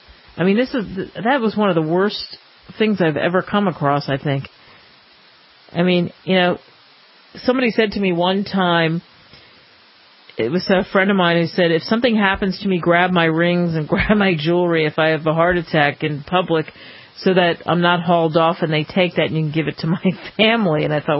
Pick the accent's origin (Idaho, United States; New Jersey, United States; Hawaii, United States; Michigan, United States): New Jersey, United States; Cherry Hill; These thieves actually swiped it not too far from where I grew up in the Cherry Hill